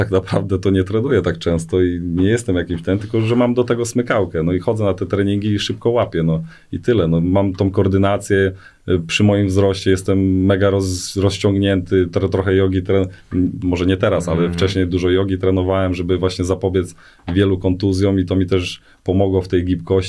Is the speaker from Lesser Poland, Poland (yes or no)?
no; Strzelin, Lower Silesian Voivodeship, Poland; Ja urodziłem się w Strzelinie, obok Wrocławia.